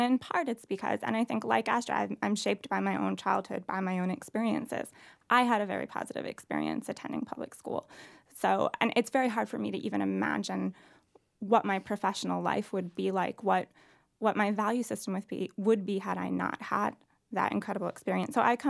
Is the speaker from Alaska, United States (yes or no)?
no; Ossining, New York, United States; I went back to my hometown, which is Ossining, New York, where I attended public school